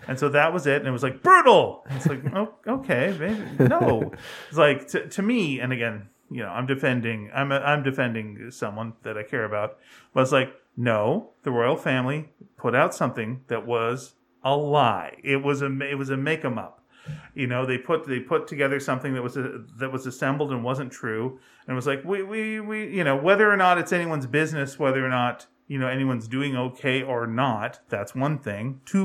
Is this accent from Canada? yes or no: yes; Canada; Because, David, we're Canadian.